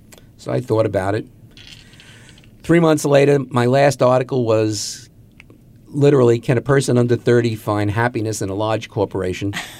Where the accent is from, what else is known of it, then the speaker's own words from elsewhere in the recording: Queens, New York, United States; I grew up in Queens, and we all went to the city, but Island was becoming a place that everybody was starting to go to.